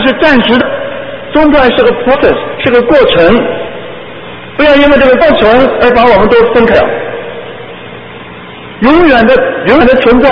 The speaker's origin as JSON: {"language": "Chinese", "country": "China", "also_born_or_lived": "Hong Kong"}